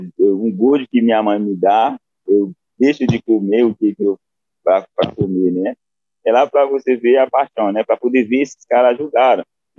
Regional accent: Haiti; Portuguese is a second language; now in Brazil; todos os haitianos sintam para ver uma postura dessa, né? Uma coisa dessa. Enquanto eu estou aqui no Brasil

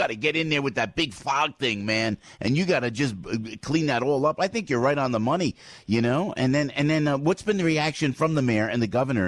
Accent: New Jersey, United States; I'm amazed that New Yorkers and folks in New Jersey, my home state, are actually listening to the governors.

